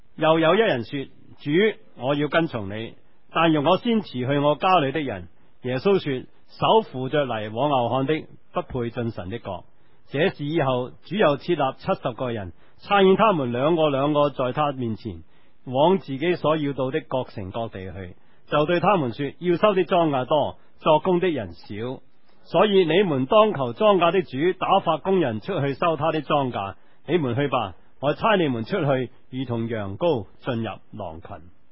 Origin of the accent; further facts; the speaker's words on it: New Territories, Hong Kong; 我喺新界长大，啊，土头土脑嘅，土头土脑嘅，耕田嘅，养猪嘅。